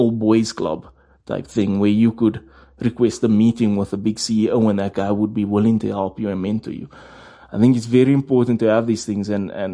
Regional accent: Johannesburg, Gauteng, South Africa; In Rivoli, in Johannesburg.

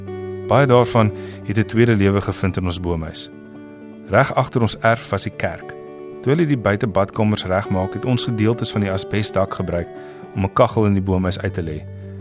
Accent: Ladysmith, KwaZulu-Natal, South Africa; Ek het groot geword op Lady Smith. En een van die voordele van groot word op 'n platterlandse dorp is die groot erwe.

